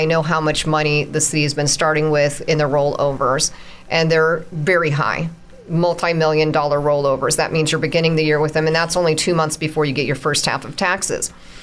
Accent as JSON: {"language": "English", "town": "Boone", "country": "United States", "tie": "born or raised there", "said": "growing up in Boone, we just had these really gorgeous parks. We always had really cool, awesome stuff."}